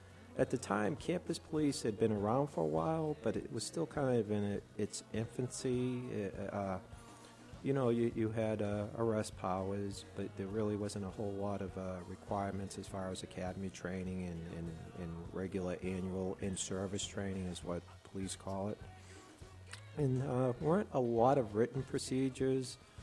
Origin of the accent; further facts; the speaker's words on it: Somerville, Massachusetts, United States; I grew up down in Eastern Mass outside of Boston in what used to be a blue-collar town, mostly factory workers and such.